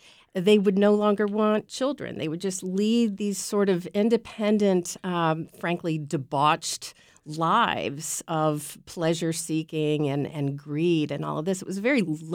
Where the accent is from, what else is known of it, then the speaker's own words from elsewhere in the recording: Southern United States, United States; I grew up in the Bible Belt.